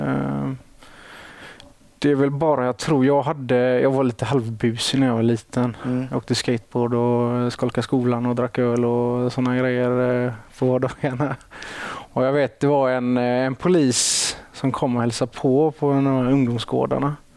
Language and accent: Swedish; Västra Götaland County, Sweden; accent: Gothenburg dialect; Ja, jag får inte säga att jag är göteborgare för jag bor utanför.